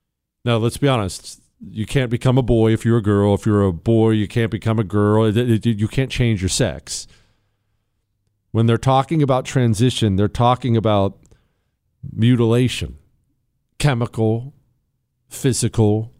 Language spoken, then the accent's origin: English; Montana, United States; Montana's a solidly red state, right? I grew up in Montana. It's solidly red now.